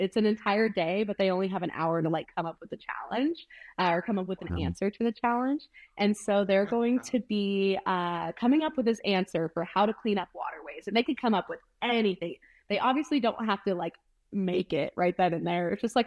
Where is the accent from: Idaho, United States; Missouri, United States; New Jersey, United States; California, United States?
Idaho, United States; seeing that I grew up in Idaho and they're all in Idaho as well